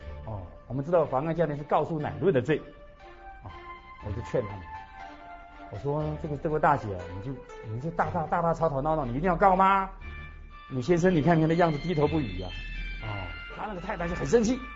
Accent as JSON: {"language": "Chinese", "country": "China", "said": "我们中国人是这种看法，很深奥的哦。"}